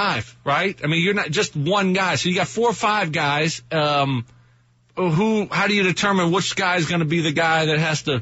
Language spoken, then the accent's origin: English; the South, United States; I'm from the South. It's just, you know, everybody has a gun down there pretty much.